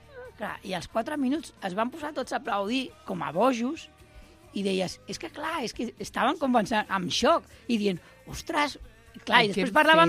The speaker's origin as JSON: {"language": "Catalan", "town": "Barcelona", "region": "Catalonia", "country": "Spain", "said": "som de Barcelona i sortim de Festa de la Mercè"}